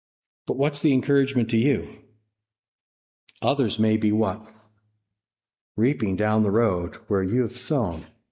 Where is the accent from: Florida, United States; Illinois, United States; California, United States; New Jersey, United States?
New Jersey, United States; I grew up in New Jersey.